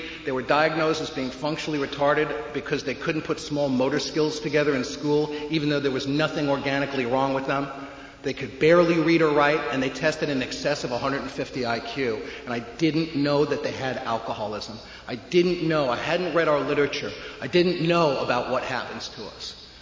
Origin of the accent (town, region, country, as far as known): New York City, New York, United States; born or raised there